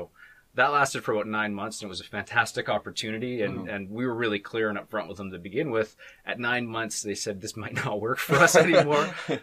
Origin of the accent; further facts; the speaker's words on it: Burnaby, British Columbia, Canada; So I grew up in Burnaby.